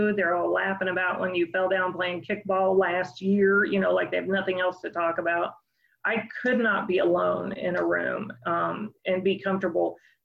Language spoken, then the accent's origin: English; Oxford, Ohio, United States; also born or lived in Northern California; I grew up in Oxford, Ohio, that was my first resentment because I was born in Northern California. And so I really, you know, thought I should be in Northern California.